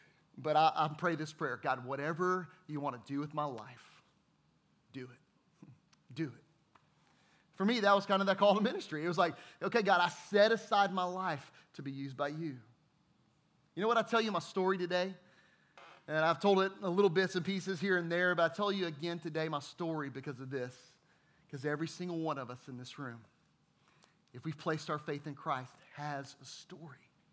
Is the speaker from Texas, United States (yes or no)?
yes; Fort Worth, Texas, United States; I grew up in Fort Worth, Texas. My dad was a pastor.